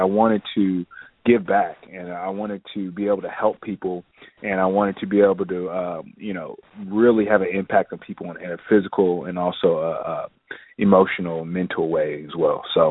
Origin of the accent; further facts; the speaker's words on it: Indianapolis, Indiana, United States; You know, I'm from Indianapolis, Indiana, and from there I did football and track and field in high school